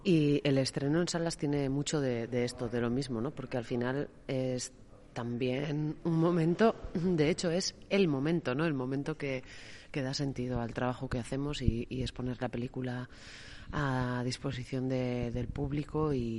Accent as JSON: {"language": "Spanish", "town": "Llodio", "region": "Basque Country", "country": "Spain", "said": "una gran parte del film ha sido rodado en Llodio, que es de donde soy"}